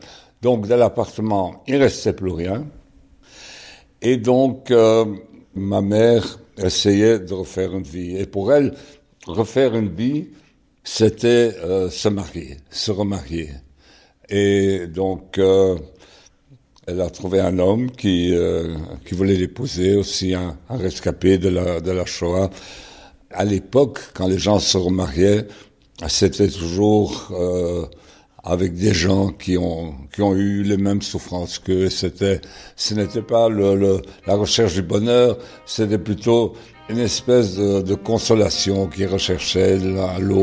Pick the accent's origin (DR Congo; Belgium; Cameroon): Belgium; Antwerp, Flanders; je suis né à Anvers le 21 août 1942. Mes parents, donc, nous vivions à Anvers pendant les années de guerre